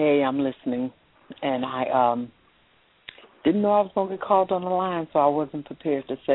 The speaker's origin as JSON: {"language": "English", "town": "Chicago", "region": "Illinois", "country": "United States", "said": "About me. I am a Chicagoan."}